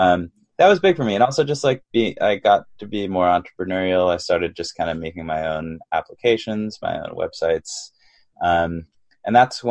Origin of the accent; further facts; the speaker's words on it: Canada; now in New York, United States; so I am born and raised in Canada, but I didn't have any immigration issues.